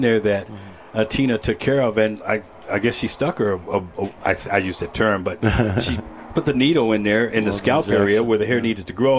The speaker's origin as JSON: {"language": "English", "town": "San Diego", "region": "California", "country": "United States", "said": "I'm from San Diego, so you know I'm a Charger fan."}